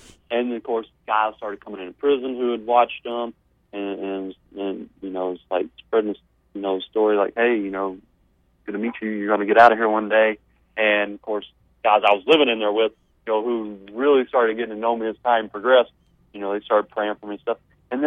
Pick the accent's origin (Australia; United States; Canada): United States; Arkansas; I was actually having my girlfriend Holly, we're both from Arkansas